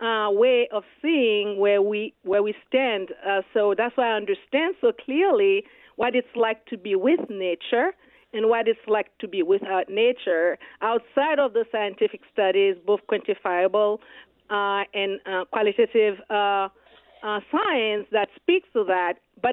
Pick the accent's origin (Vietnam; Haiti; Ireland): Haiti; moved away; Well, I came from Haiti, so the Caribbean, and I landed in Brooklyn in January, and it was snowing.